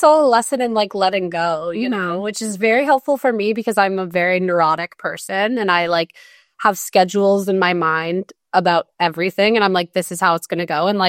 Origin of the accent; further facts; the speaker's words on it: Arizona, United States; now in Los Angeles, United States; Like, we live in LA. I grew up in Arizona.